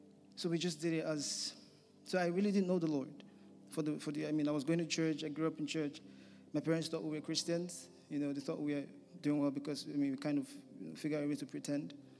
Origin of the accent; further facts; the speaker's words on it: Nigeria; moved away as an adult; I'm from Nigeria originally. I came here last year to do a master's program in law